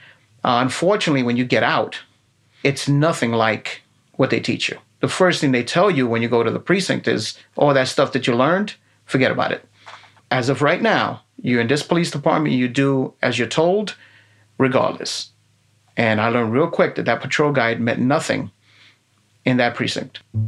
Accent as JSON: {"language": "English", "town": "Bronx", "region": "New York", "country": "United States", "tie": "born or raised there", "said": "And growing up in the South Bronx, I could understand how people did not like police officers"}